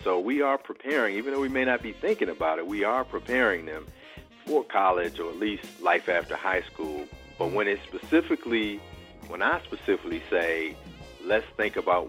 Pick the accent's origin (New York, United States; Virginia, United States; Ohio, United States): Virginia, United States; Arlington; I was born in Arlington, Virginia. I spent all of my childhood there and then went off to college in 1984.